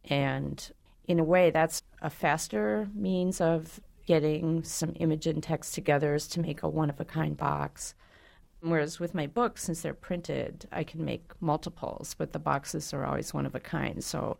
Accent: Illinois, United States; Yeah, I grew up outside of Chicago, so they have a whole room of his boxes in the Art Institute there.

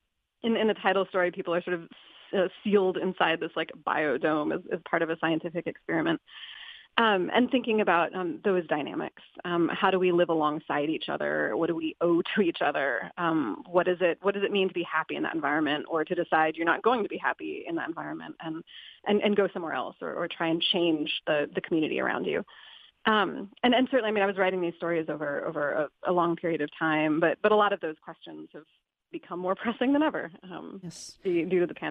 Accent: Michigan, United States; also born or lived in Arizona; I grew up in Michigan, but had been living in Arizona, and then I got the call that I got a job here at Grand Valley State University, and moved here to Grand Rapids

